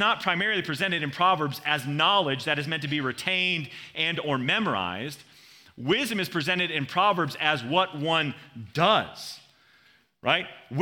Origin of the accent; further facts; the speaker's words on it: Southeast, United States; But I grew up in the Southeast